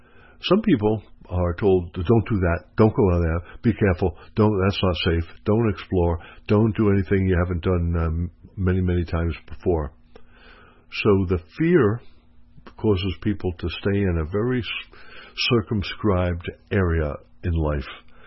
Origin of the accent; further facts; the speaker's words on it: Long Island, New York, United States; moved away as an adult; now in Florida, United States; I live in Florida and I've lived multiple places. I'm originally from Long Island, been in the military, so I've lived in multiple states for multiple times.